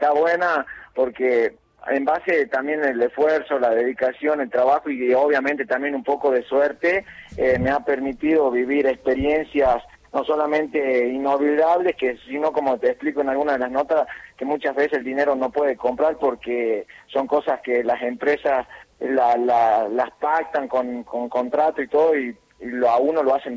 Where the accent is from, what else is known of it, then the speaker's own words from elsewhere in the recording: Argentina; somos argentinos